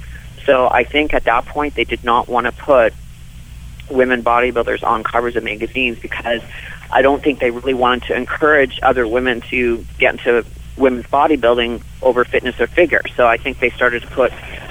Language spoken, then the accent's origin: English; Thunder Bay, Ontario, Canada; where I grew up in Thunder Bay, it was a big deal to be, you know, everyone was doing the bench press contest.